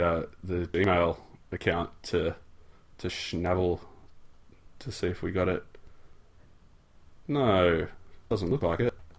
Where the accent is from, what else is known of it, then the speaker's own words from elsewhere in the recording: Australia; Then I realize that I'm just an Australian and it doesn't matter.